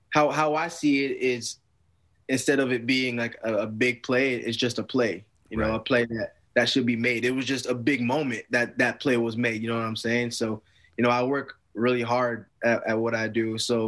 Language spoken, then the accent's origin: English; Brampton, Ontario, Canada; we knew each other growing up in Brampton with some other friends down there.